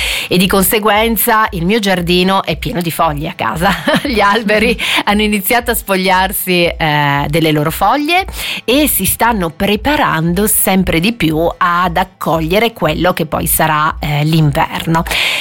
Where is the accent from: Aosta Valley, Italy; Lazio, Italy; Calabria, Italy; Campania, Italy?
Aosta Valley, Italy; born there; io comunque sono nata a dicembre in Valle d'Aosta